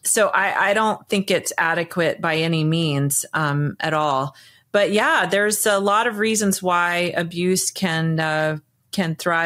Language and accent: English; Kenya; I love meeting other Kenyans, but when I do, like, it's clearly not the same. Like, I did not grow up as a Kenyan. I grew up in a very rarefied bubble world that is hard for them to really relate to.